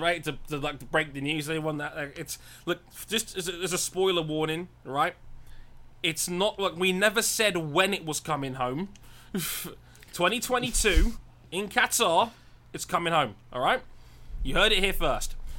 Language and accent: English; United Kingdom; Listen, we're British.